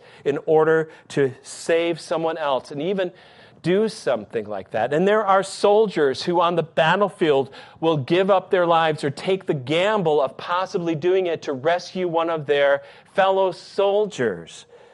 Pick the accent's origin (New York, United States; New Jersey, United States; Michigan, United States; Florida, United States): Michigan, United States; I loved my hometown in Michigan.